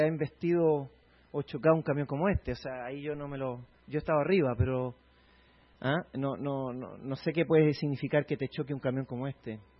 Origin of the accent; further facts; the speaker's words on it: Chile; en mi país también hay de estos porque estos son los que se dedican a la, por ejemplo, a la minería del cobre, que allá en Chile tenemos una mina que Chuquicamata